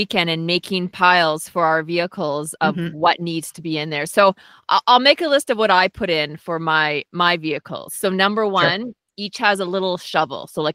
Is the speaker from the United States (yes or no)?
no; Manitoba, Canada; You know, even someone born and raised in Manitoba, if I don't have to go out, I don't go out.